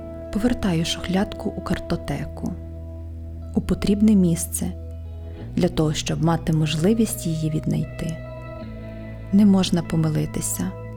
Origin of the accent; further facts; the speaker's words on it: Ternopil, Ternopil Oblast, Ukraine; now in Bergamo, Italy; Створювала їх у моєму рідному Тернополі. І зараз створюю їх тут, у Бергамо.